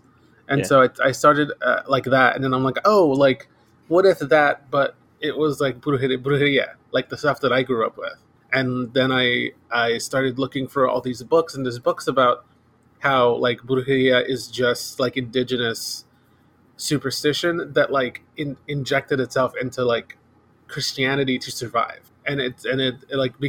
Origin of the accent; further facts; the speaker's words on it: San Antonio, Texas, United States; now in California, United States; I moved to California from Texas. And so that's been pretty cool. San Antonio.